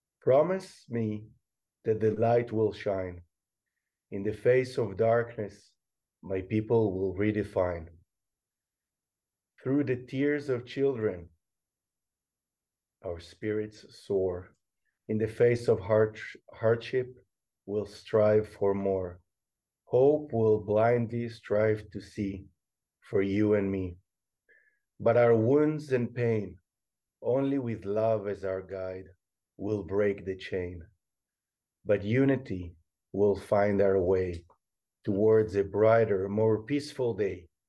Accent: Israel; English is a second language; I come from Israel, a home country

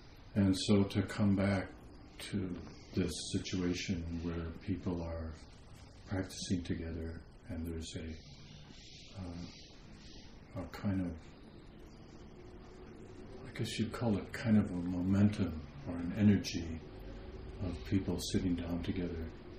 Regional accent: Wisconsin, United States; When I was young, I'm from Wisconsin, and when I was young, I used to go fishing with my father and my older brother

